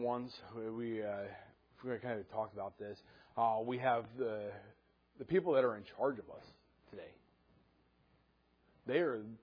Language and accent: English; Mukilteo, Washington, United States; I grew up in Mukilteo.